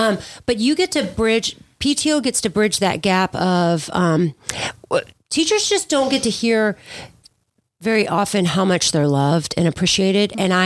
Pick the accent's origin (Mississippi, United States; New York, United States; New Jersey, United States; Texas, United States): Texas, United States; Pasadena; I grew up in Pasadena.